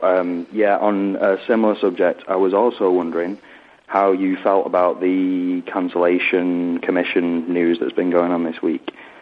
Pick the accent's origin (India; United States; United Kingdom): United Kingdom; England; from the Film Rant podcast. You know, I'm the English guy who gets drunk and falls asleep in the chat room.